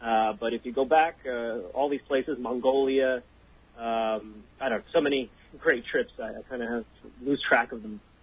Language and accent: English; New Jersey, United States; born or raised there; now in Netherlands